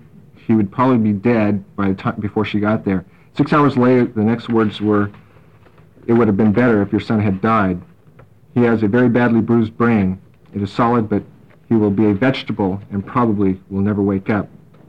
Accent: Corvallis, Oregon, United States; I'm from Corvallis, Oregon.

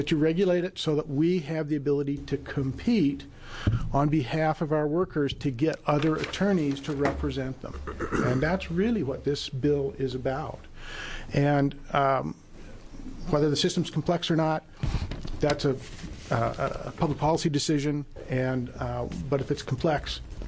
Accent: Eugene, Oregon, United States; I am an attorney from Eugene.

